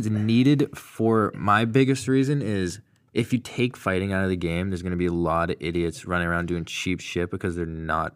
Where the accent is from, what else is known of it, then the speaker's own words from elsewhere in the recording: Massachusetts, United States; For me, I'm cheering for the Bruins because I'm from Mass.